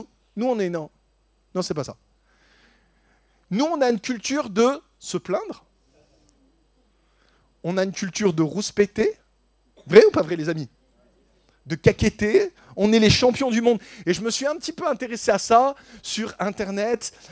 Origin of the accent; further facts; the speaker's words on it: France; Moi, je suis français, je dis mon avis, je râle.